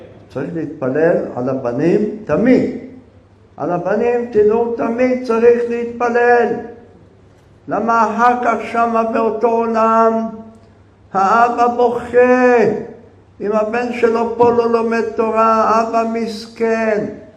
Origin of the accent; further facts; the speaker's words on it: Jerusalem, Jerusalem District, Israel; אני ירושלמי. נולדתי במשפחה חרדית, ברבנים. גדלתי בין רבנים.